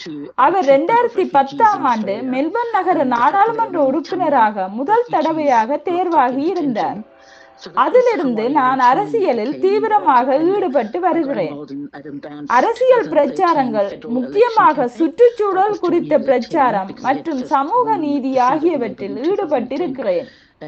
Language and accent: Tamil; Zambia; moved away as an adult; also born or lived in Jaffna, Sri Lanka / Zimbabwe; now in Australia; குடும்பமாக 1977 நாங்கள் இலங்கையை விட்டு வெளியேறிவிட்டோம். சாம்பியா மற்றும் ஜிம்பாப்வே ஆகிய நாடுகளில் தான் நான் வளர்ந்தேன். 1990 ஆஸ்திரேலியாவில் குடியேறினார்.